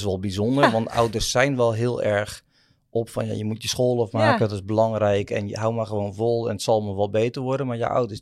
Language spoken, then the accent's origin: Dutch; Zeeland, Netherlands; Ik kom origineel uit Zeeland, heel veel water. Dus surfen was daar vanzelfsprekend.